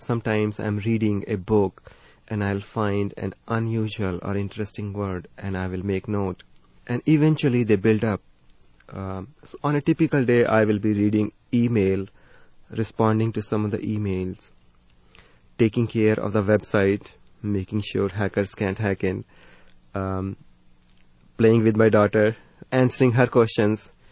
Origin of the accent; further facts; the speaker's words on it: India; first language Hindi; English is a second language; My mother tongue is Hindi.